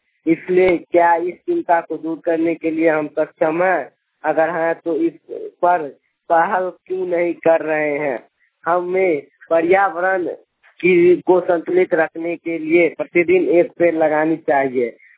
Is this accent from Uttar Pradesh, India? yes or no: no; Pindarus, Bihar, India; ग्राम Muhammadpur, post पिंडारुस, थाना कमतौल, जिला Darbhanga, pin code 847306 का निवासी हूँ।